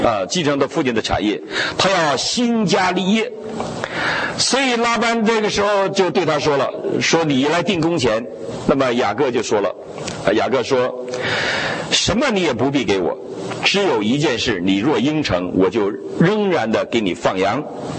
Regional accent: China; 就像我们中国人起名，有时候起名叫招弟儿啊

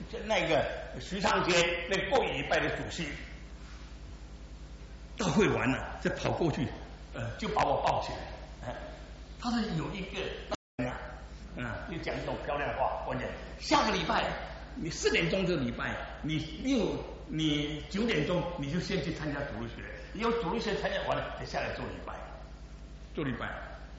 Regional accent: Singapore; 我是新加坡人，南洋人比较土，南洋人不知道天多高地多厚

